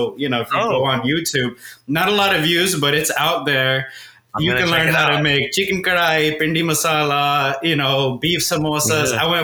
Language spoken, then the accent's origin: English; Nairobi, Kenya; I was born in Nairobi. I'm a Kenyan.